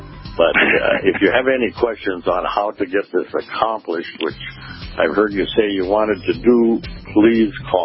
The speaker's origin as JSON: {"language": "English", "town": "Wheatland", "region": "North Dakota", "country": "United States", "said": "Hello, I'm calling for Kevin Kramer. … from Wheatland."}